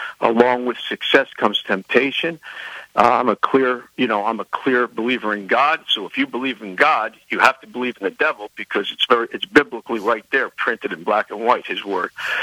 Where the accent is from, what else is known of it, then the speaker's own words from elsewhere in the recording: Newark, New Jersey, United States; I come from, I'll be quite transparent, I come from Newark, New Jersey.